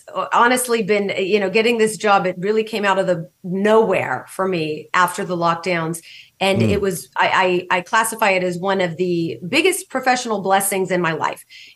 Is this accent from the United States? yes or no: yes; United States; now I was born and raised in America. I grew up loving this country. My parents grew up loving this country